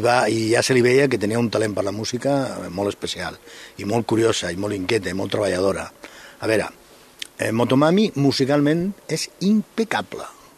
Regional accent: Jaén, Andalusia, Spain; Catalan is a second language; som de Jaén, però també a l'estat tan a prop de Granada hi ha una barreja de manera de construir frases molt...

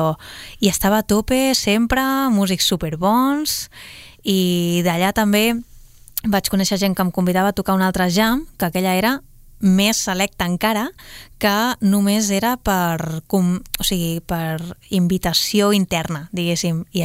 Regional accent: Sabadell, Catalonia, Spain; Nosaltres som de Sabadell

